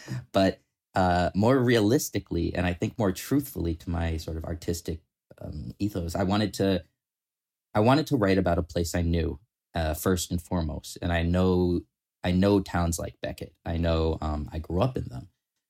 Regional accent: Longmeadow, Massachusetts, United States; my hometown. It's called Longmeadow, Massachusetts. It's a little town founded 1644, has a population of roughly 10,000 people.

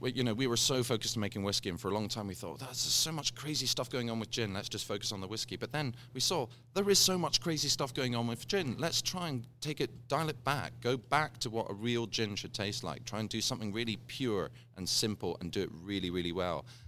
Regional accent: Scotland, United Kingdom; growing up in Scotland, you're surrounded by whiskey the whole time

